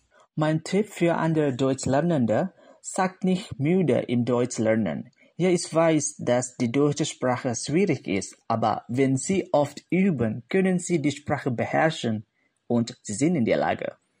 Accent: North Sulawesi, Indonesia; German is a second language; now in Germany; Ich komme aus Indonesien, aus Nordsulawesi. Heute wohne ich in Mecklenburg-Vorpommern

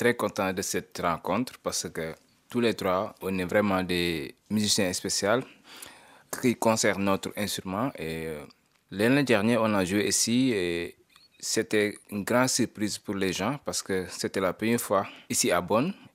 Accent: Senegal; je viens du Sénégal et je suis percussionniste.

